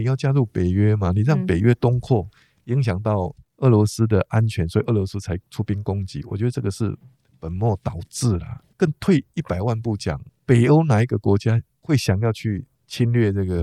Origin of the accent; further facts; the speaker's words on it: Taiwan; 我们台湾人民有决定未来前途的机会，台湾的前途由2300万人决定了。